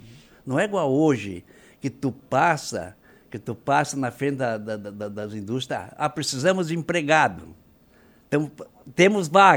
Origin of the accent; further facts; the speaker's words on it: Urussanga, Santa Catarina, Brazil; Tenho orgulho de dizer assim, eu sou um uruçanguense. Nasci, me criei, estou com 74 anos, casei aqui na Igreja Matriz de Uruçanga